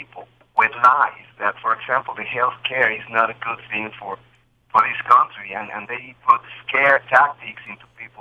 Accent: Mexico City, Mexico; moved away as an adult; now in United States; I was born in Mexico. I lived in Mexico City for 20 years. I was I am naturalized. American citizen

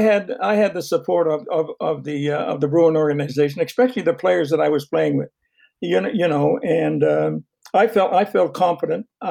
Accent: Fredericton, New Brunswick, Canada; Well, I was playing baseball in my hometown, Fredericton, and I played shortstop and second base

